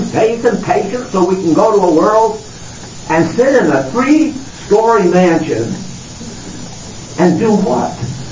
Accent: San Diego, California, United States; Now, I come from San Diego.

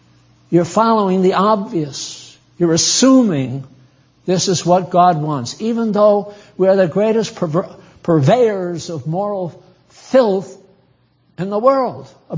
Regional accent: New England, United States; I was raised in New England, born in New England, and I'm American to the core.

